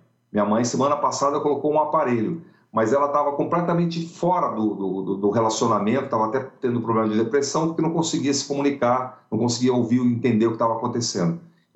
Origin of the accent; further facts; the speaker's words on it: Amazon, Brazil; a gente morava numa cidadezinha pequena, e a gente avisava que ia para o interior da Amazônia, lá onde tinha o seringal da minha avó